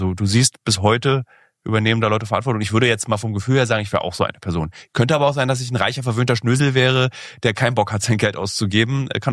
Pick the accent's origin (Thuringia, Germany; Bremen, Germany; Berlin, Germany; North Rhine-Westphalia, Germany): Berlin, Germany; das kann ich als Berliner, ich komme nicht aus einer industriellen Familie